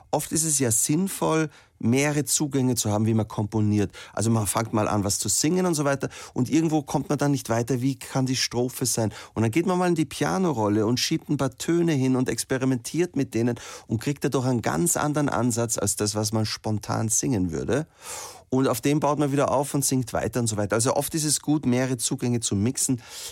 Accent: Salzburg, Austria; Wir kommen aus Salzburg, wo er geboren ist.

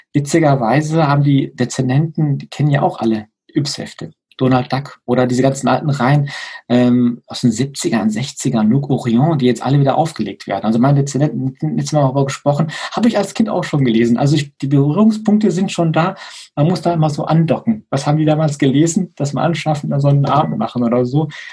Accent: Herringen, North Rhine-Westphalia, Germany; Ich bin im Dorf aufgewachsen, bei uns in Herringen

